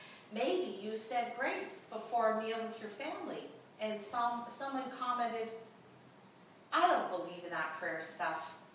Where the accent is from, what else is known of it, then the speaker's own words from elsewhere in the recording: Canada; Being Canadian, I could just do whatever I wanted.